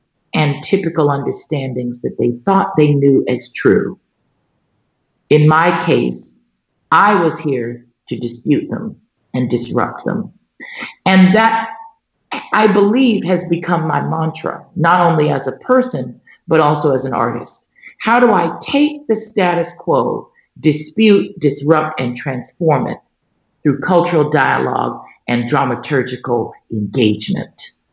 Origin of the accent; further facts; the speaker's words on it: Los Angeles, California, United States; also born or lived in Santa Monica; I was raised in Koreatown. Went to school at Pilgrim School, which is somewhere between Koreatown and downtown in LA.